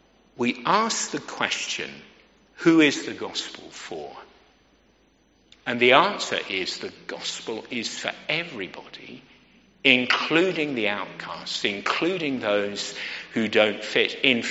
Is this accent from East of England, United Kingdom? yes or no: yes; Letchworth, East of England, United Kingdom; I heard of a person preaching on this passage once in my hometown where I was at the time, Letchworth.